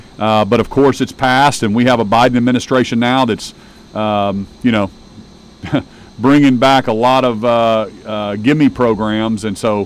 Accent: Tulsa, Oklahoma, United States; I'm from Tulsa, and it's just great to be back in this part of the state.

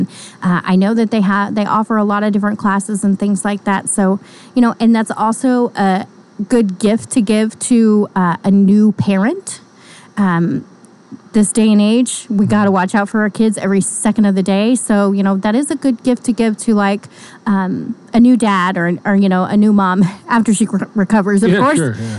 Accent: Coffeyville, Kansas, United States; But, you know, I'm from Coffeeville, so I'm kind of partial

